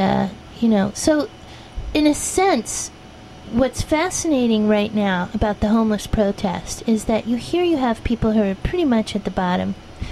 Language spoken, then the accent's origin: English; New Jersey, United States; It didn't exist when I was young growing up in New Jersey even